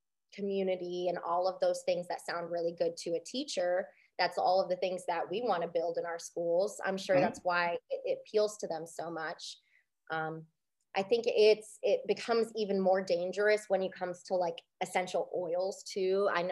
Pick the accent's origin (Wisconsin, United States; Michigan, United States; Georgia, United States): Michigan, United States; Detroit; also born or lived in South Florida; So I grew up in the Detroit area. I went to school in Central Michigan, and then I live in Florida now, in South Florida.